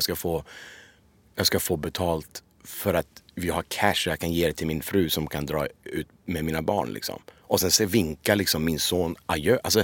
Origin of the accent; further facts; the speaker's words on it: Iran; now in Sweden; som var också en av mina bästa vänner när jag växte upp i Iran